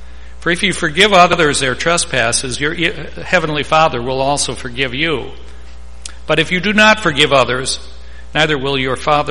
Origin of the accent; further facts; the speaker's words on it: Milwaukee, Wisconsin, United States; also born or lived in Jackson; now in Cadillac, United States; But at least where I grew up in Milwaukee and also down in Jackson, I'm not sure if it's as much true here in Cadillac